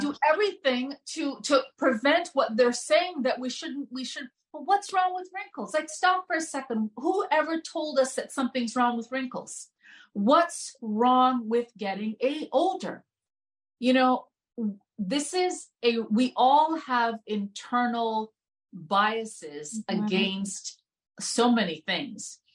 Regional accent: Jamaica; You see, because for the most part, like I'm Jamaican, right?

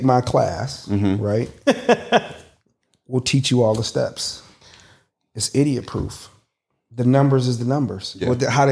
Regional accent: Cleveland, Ohio, United States; I'm an investor from Cleveland, Ohio.

